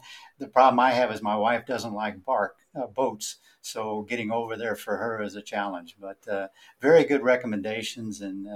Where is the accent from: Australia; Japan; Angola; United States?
Angola; I and my family agree with you. Whenever we're away from Angola, we always are wanting to get back.